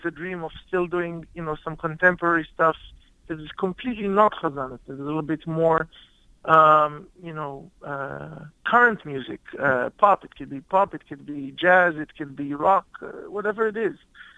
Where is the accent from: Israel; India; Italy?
Israel; moved away; also born or lived in London; that's where I grew up in Israel.